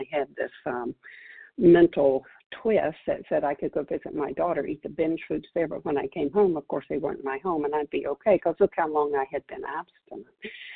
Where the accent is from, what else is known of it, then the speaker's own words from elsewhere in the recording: California, United States; I'm from Southern California